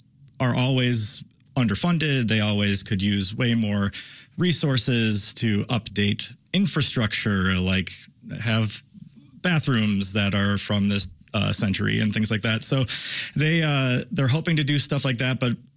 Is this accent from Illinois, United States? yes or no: yes; Joliet, Illinois, United States; And Pilcher Park in Joliet, my hometown, the Joylet.